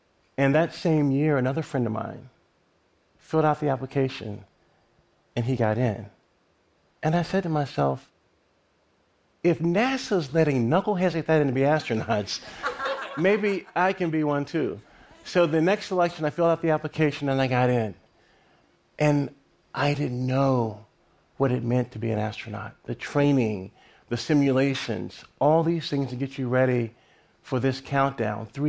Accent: Lynchburg, Virginia, United States; because I'm flying over Lynchburg, Virginia, my hometown, and my family's probably breaking bread.

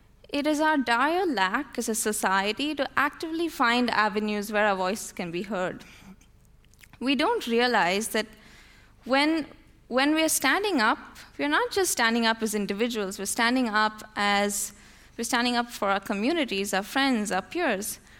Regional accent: India; As an Indian, I felt embarrassment and disbelief.

